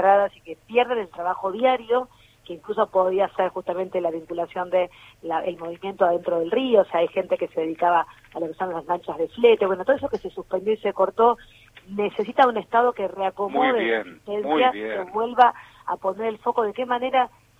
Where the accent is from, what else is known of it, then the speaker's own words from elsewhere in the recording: La Plata, Buenos Aires Province, Argentina; Yo soy de La Plata, vos sabés que yo soy concejal ad honorem de la ciudad capital de la provincia de Buenos Aires